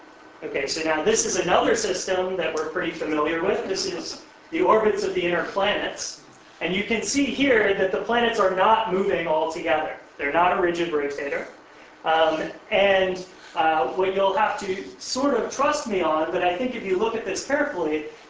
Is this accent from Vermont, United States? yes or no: no; Chicago, Illinois, United States; I'm from Chicago. It was snowing a week before I got here.